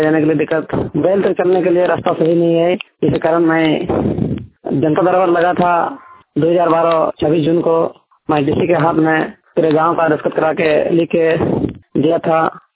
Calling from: Madra, India; मेरा गांव में सड़क नहीं है और सड़क मुख्य सड़क से करीब 3 किलोमीटर दूरी पर हम लोग गाँव मदरा दिया गाँव बसे हुए हैं

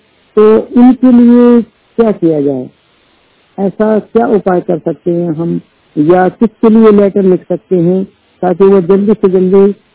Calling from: Hamirpur, Uttar Pradesh, India; I live in the Hamirpur, Uttar Pradesh.

